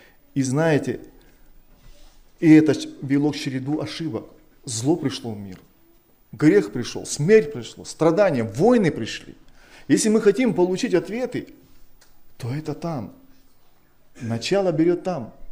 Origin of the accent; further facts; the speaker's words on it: Kazakhstan; born there; я родился в Казахстане, который входил в Союз Нерушимых Республик Свободных. И воспитывался, знаете, как говорят, в духе коммунизма.